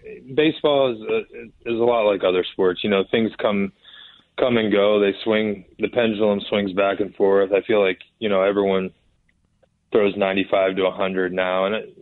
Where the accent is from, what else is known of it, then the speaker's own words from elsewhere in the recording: Virginia Beach, Virginia, United States; Yeah, so, I mean, growing up in Virginia Beach, I had two guys.